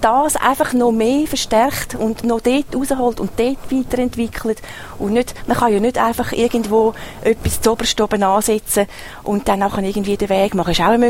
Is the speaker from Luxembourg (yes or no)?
no; Eastern Switzerland, Switzerland; Also Vision ist doch der Wert, den wir haben bei uns in der Ostschweiz.